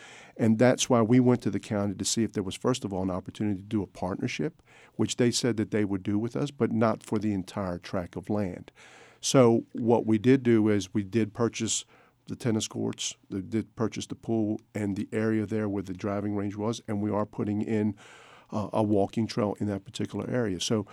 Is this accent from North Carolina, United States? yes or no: yes; Wilmington, North Carolina, United States; I love the work because this is my hometown.